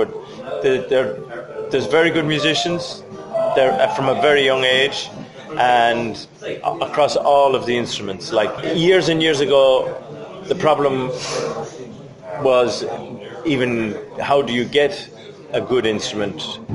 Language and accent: English; England, United Kingdom; born there; I mean, I was born in England. I learned my Irish music in England.